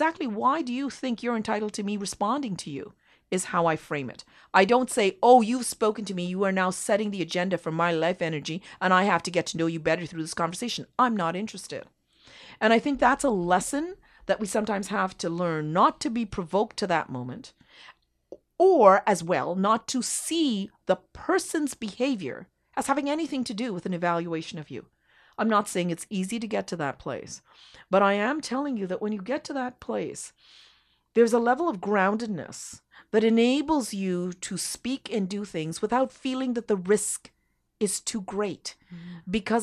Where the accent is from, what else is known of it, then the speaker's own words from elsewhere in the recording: Montreal, Quebec, Canada; born there; and I was born in Montreal.